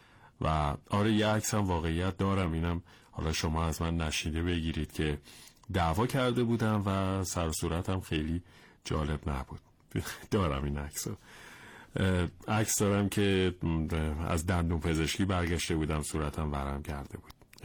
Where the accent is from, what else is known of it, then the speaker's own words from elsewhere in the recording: Isfahan, Iran; اصالتا اصفهانیم و 72 سال دارم. 53 سال پیش در روستای زیبای شیلوشت تالش گیلان سپاه دانش بودم.